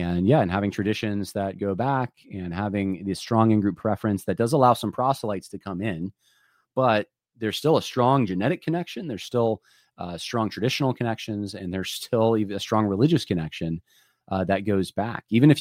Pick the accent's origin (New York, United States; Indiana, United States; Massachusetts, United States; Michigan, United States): New York, United States; also born or lived in California / North Carolina / Virginia; I mean, I'm a Californian by birth and I'm a Californian by heart still. And I've realized that over time, like being even in New York and raised primarily in New York and then living in North Carolina and Virginia